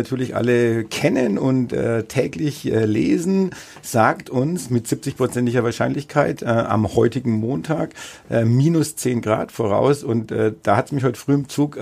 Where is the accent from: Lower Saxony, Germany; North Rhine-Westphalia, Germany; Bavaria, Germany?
Bavaria, Germany; Bad Windsheim; Und kann ich jetzt so ein bisschen aus meinem Heimatort auch berichten. Also selbst in Bad Windsheim, genauso wie in Neustadt-Aich.